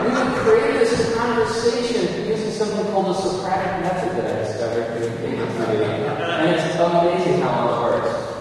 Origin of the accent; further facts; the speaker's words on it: Florida, United States; I grew up in South Florida